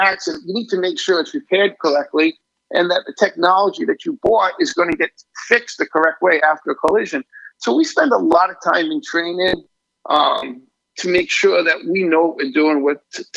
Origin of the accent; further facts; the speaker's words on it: Portsmouth, Rhode Island, United States; But I'm originally from Portsmouth. So I grew up in Portsmouth.